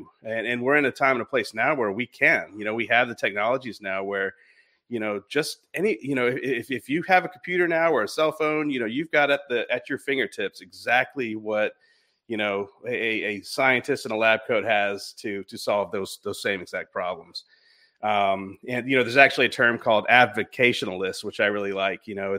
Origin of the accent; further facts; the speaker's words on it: East Coast, United States; I grew up on the East Coast surfing.